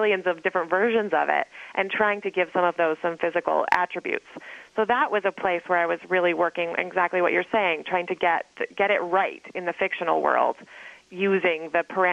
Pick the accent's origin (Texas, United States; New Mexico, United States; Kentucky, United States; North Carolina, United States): New Mexico, United States; Santa Fe; moved away as an adult; Indeed, yeah. I grew up in Santa Fe. I lived there until I went off to college.